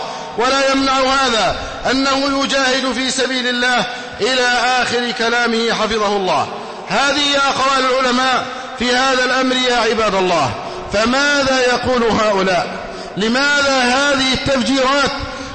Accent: Egypt; أن يحفظ بلدنا مصر أمنا أمانا

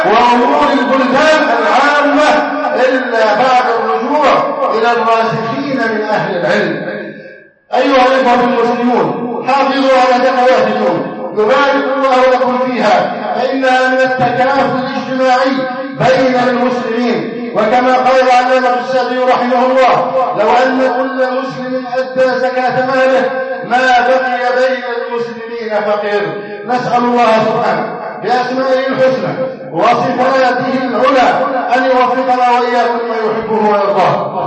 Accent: Egypt

